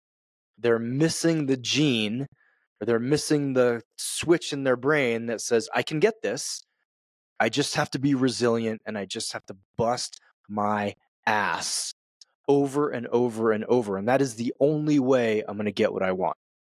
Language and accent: English; East Coast, United States; Like, I grew up on the East Coast.